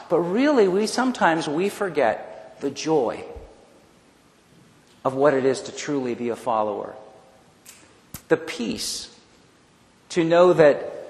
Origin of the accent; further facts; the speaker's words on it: Cleveland, Ohio, United States; I grew up in a city. I grew up outside of Cleveland